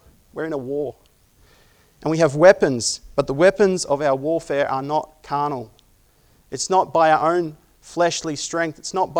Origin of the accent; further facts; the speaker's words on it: Sydney, New South Wales, Australia; the church we grew up in Sydney